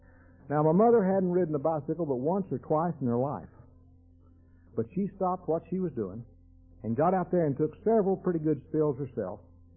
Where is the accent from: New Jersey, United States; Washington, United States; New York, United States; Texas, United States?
Texas, United States; When I was a kid, I was raised in West Texas, on a farm, on a country road, 10 miles from the nearest sidewalk or pavement.